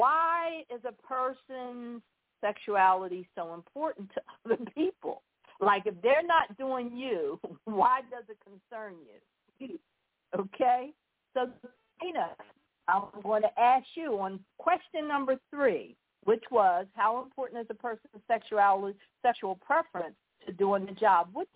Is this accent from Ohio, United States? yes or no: no; Philadelphia, Pennsylvania, United States; remember that I'm from Philly, but the issues that I touch on are the same issues across the United States and across the world.